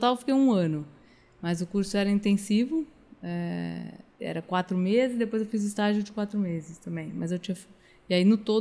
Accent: Ribeirão Preto, São Paulo, Brazil; now in São Paulo, Brazil; quando eu vim fazer faculdade em São Paulo, com 17 para 18 anos, eu não me encontrava no esporte em São Paulo, porque lá em Ribeirão, sou de Ribeirão Preto, era mais fácil.

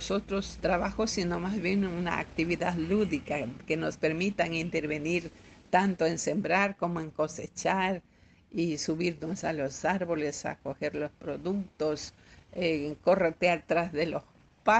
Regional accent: Pelileo, Tungurahua, Ecuador; born there; yo nací en el Cantón Pelileo, provincia del Tungurahua, parte de la serranía ecuatoriana. Un espacio muy hermoso, muy lindo en paisajes

